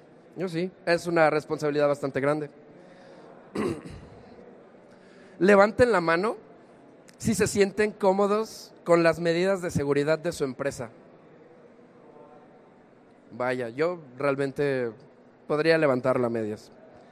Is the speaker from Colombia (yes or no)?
no; Guadalajara, Jalisco, Mexico; vengo desde Guadalajara, Jalisco.